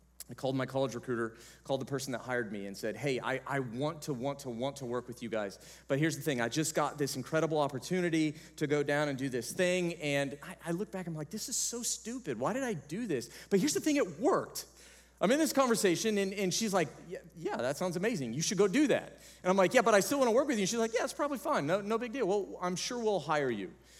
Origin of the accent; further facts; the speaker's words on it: Missouri, United States; he knew I was from Missouri.